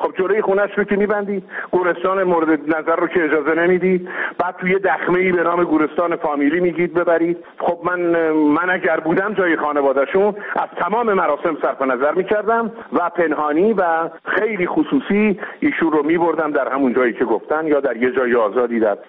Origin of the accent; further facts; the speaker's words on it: Qazvin, Iran; من پدرم مادرم فوت کردن، بردمشون تو ولایتم در استان قزوین